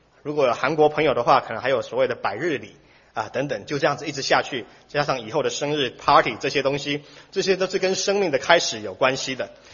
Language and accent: Chinese; Taiwan; 不然如果是要讲到说像我的故乡台湾